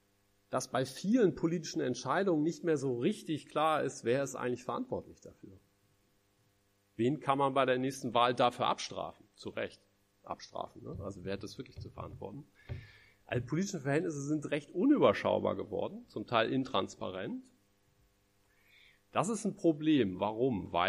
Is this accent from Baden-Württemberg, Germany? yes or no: no; Hamburg, Germany; Ich komme ja aus Hamburg